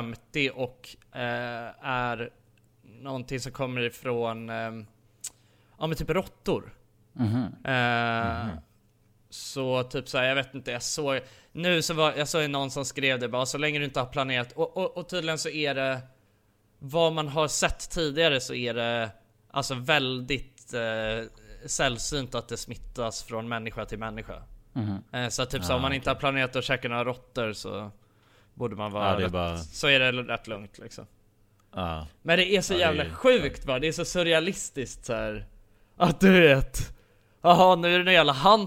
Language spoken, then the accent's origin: Swedish; Sweden; vi är ifrån Sverige, men utan för att det känns som att så här, det händer ingenting i Sverige